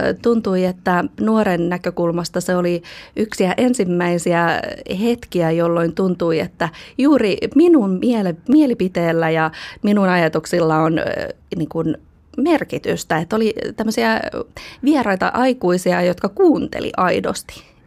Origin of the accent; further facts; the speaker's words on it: Pori, Satakunta, Finland; born there; mä oon syntynyt Raumalla. Eli mun passissa lukee Rauma ja mä en itse asiassa ole edes Raumalla syntynyt, mä oon oikeasti syntynyt Porissa, mutta passissa lukee Rauma.